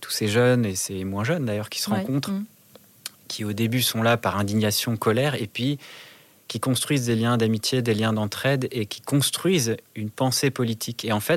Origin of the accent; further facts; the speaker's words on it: France; also born or lived in Belgium; Moi, je peux dire ça des Français, je suis Français, mais parce que j'ai vécu en Belgique